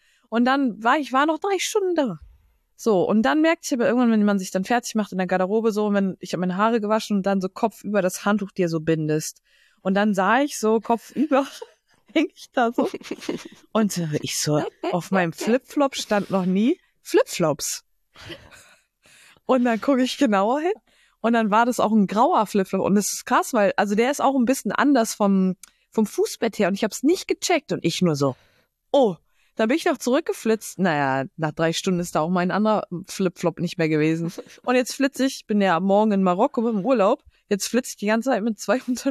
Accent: Northern Germany, Germany; now in Cologne, Germany; ja, sorry, ich komme aus Norddeutschland.

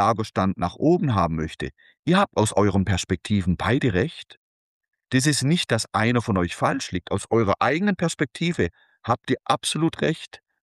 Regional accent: Baden-Württemberg, Germany; Und jetzt komme ich aus dem Landkreis Konstanz.

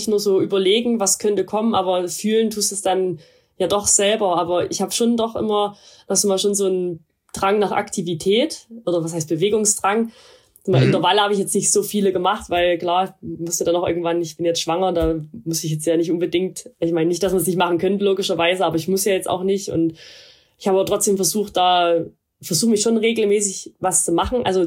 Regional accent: Saxony, Germany; ich komme ja ursprünglich aus dem Erzgebirge, da gibt's auch ein paar kleine Gipfel, das ist jetzt auch landschaftlich schön

